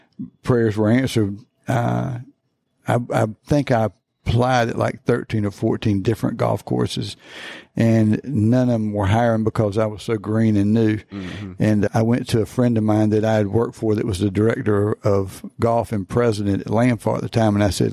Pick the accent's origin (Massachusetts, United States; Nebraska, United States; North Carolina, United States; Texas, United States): North Carolina, United States; Wilmington; also born or lived in Breckenridge, Colorado; But I grew up in the Wilmington area. Went to Breckenridge, Colorado after college, and that's where I found my wife of 32 years.